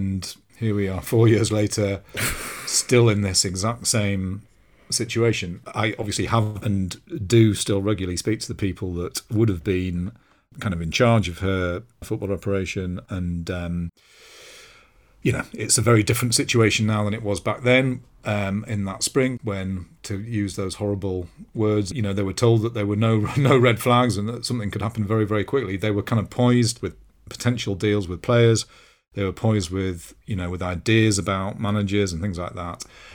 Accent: London, United Kingdom; As a Londoner, I'd go to Chelsea or Tottenham games and I'd never experienced anything like it.

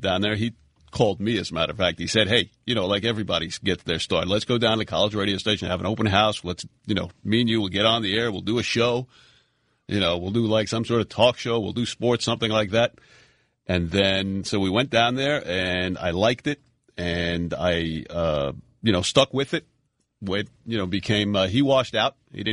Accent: West Hempstead, New York, United States; I did not. I grew up in West Hempstead.

